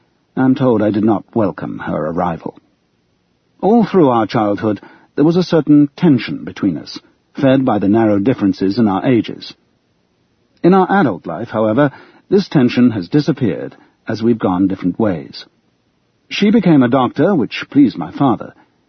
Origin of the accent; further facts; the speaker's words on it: Oxford, South East England, United Kingdom; born there; I was born in Oxford, even though my parents were living in London. This is because Oxford was a good place to be born during World War II.